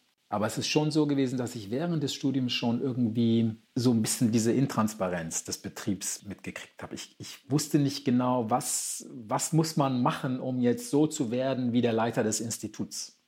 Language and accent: German; Ghana; afrikanischen Sprachen, die ich in meiner Kindheit in Ghana mitbekommen hatte. Und auch selbst, ich spreche auch 1,5 ghanaische Sprachen.